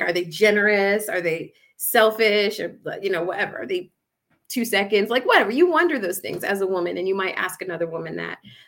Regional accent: Newark, New Jersey, United States; I'm from Newark, New Jersey. I was born there. So I've seen the real world, you know, like in terms of how like Black neighborhoods.

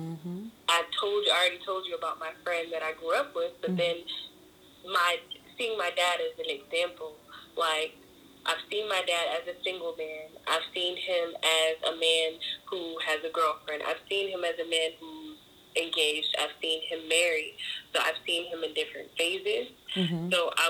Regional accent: Baltimore, Maryland, United States; moved away as an adult; now in Atlanta, United States; because I'm from Baltimore, but I moved to Atlanta last year. So I go to Baltimore sometimes to visit my friends and family

